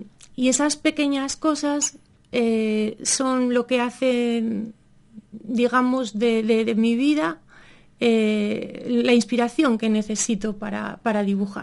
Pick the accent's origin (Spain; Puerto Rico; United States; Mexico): Spain; Neda, Galicia; born there; Neda es la tierra de mis padres, es la tierra de mis hermanos, es donde yo nací